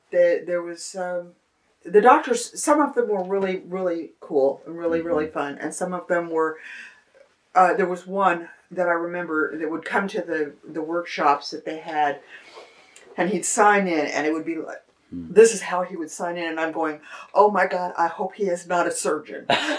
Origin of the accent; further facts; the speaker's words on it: Abilene, Kansas, United States; But now I'm not originally from Topeka. Okay. I'm originally from Abilene.